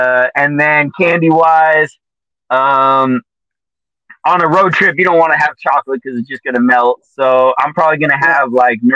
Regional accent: Colorado, United States; Okay, so growing up in Colorado, we did not ever use our AC.

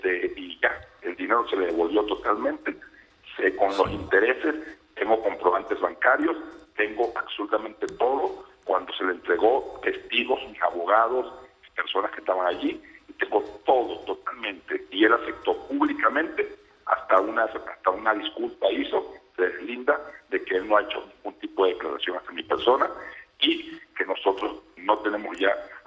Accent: Mexico; yo soy ciudadano mexicano

